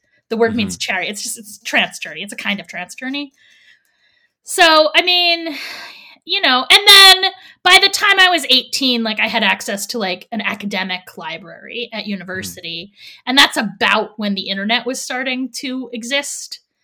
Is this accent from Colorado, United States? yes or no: no; Pennsylvania, United States; I am not from the South. I am from Amish country in Pennsylvania.